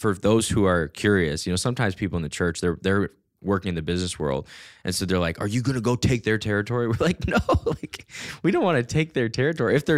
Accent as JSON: {"language": "English", "town": "Minneapolis", "region": "Minnesota", "country": "United States", "said": "I told them I was from Minneapolis and they said, oh, the Austin of the North."}